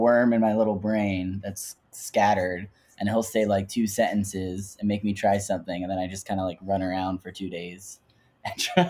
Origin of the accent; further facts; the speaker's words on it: New Jersey, United States; You know, I'm just from Jersey with a crazy Jewish mom.